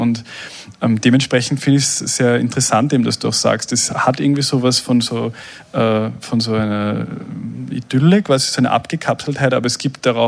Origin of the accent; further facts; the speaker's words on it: Burgenland, Austria; dort, wo ich aufgewachsen bin, am Neusiedlersee, das ist so an der ungarischen Grenze und so am Rande von einem Nationalpark.